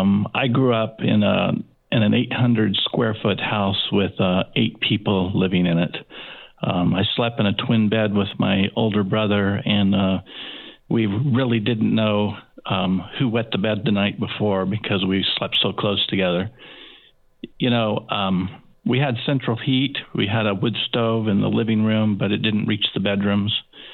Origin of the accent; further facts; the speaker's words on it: Riddle, Oregon, United States; I grew up in Southern Oregon, in a little town called Riddle. It's a mining town, or was at the time. Now it's just a bump in the road.